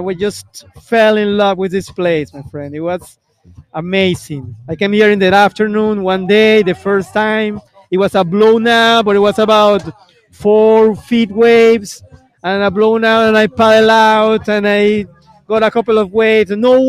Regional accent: Caracas, Capital District, Venezuela; I'm original from Caracas, Venezuela, and we got a excellent place to surf

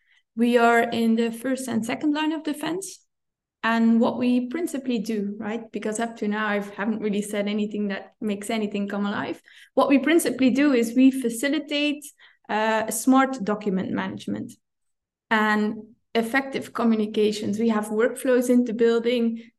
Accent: Belgium; But I'm from Belgium, I speak Dutch

